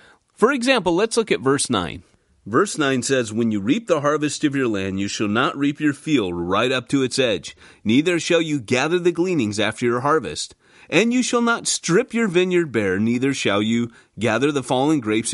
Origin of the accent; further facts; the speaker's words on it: California, United States; I'm from Southern California